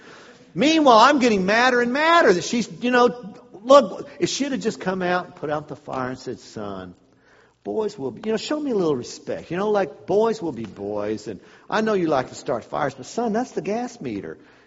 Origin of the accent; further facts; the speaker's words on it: Roswell, United States; When I was growing up in Roswell, as a boy, I actually liked to light fires.